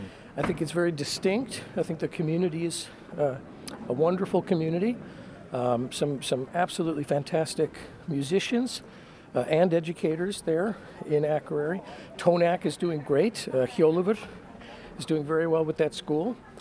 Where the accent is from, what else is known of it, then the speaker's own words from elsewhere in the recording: Chicago, Illinois, United States; I'm from Chicago originally. Oak Park, River Forest